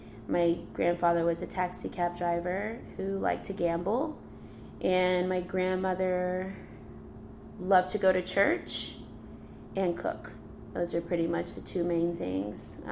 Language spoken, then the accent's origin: English; Albany, Georgia, United States; I grew up in Albany, Georgia. That is 3 hours south of where we are right now in Atlanta. And that's a very rural area where it's segregated.